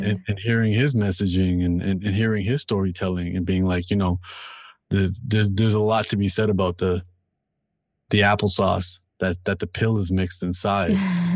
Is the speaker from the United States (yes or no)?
no; Toronto, Ontario, Canada; I mean, as I said, I'm from Toronto. I'm from one of the most diverse places on the planet.